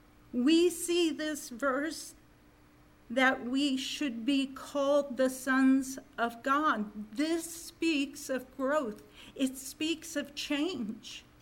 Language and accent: English; Kansas, United States; You know, I've been in seen those Kansas storms. Born and raised in Kansas, but there's nothing like them out in western Kansas.